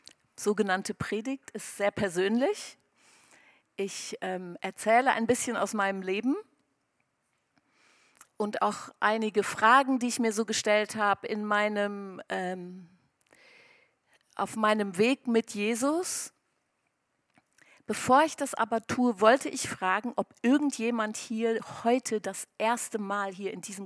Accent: Angola; Ich bin geboren und aufgewachsen in Afrika auf einer Farm in Angola, wem das was sagt. Meine Eltern waren keine Christen, also ich bin kein Missionarskind, sondern mein Opa ist ausgewandert, mein Vater ist da schon, ist in Namibia geboren

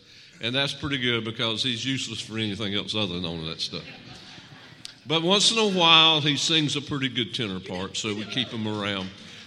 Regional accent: Lumberton, North Carolina, United States; I'm from Lumberton, North Carolina.

